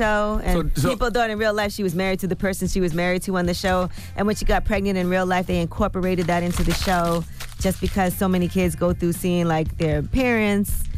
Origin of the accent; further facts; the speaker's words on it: Brooklyn, New York, United States; I'm from Brooklyn.